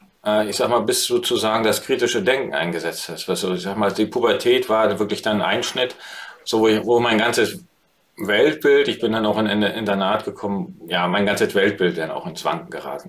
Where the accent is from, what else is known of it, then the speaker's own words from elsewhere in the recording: East Germany, Germany; ich bin ja in der DDR groß geworden